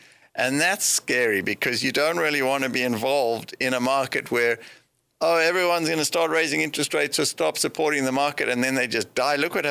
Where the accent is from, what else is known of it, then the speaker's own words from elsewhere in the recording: South Africa; For me, being South African